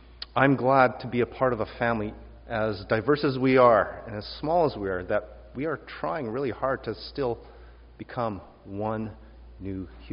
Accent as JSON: {"language": "English", "country": "Canada", "tie": "born there", "said": "I really take my citizenship for granted as a Canadian who was born here."}